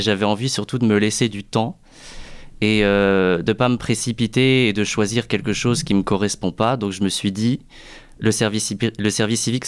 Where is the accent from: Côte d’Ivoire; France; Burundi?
France; Angers, Pays de la Loire; je me suis réorienté beaucoup plus près de chez moi à Angers.